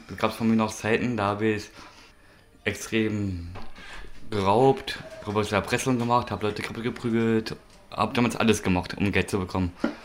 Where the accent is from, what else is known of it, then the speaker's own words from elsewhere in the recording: Berlin, Germany; gebürtiger Berliner, Vater von zwei Kindern.